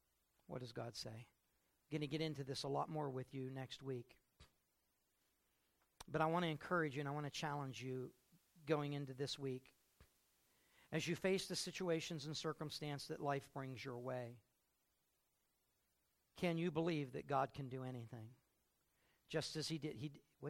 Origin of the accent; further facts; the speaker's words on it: Pennsylvania, United States; I'm from Pennsylvania. I'm a pastor.